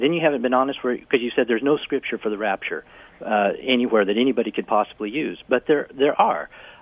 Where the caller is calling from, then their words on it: California, United States; I'm calling from California.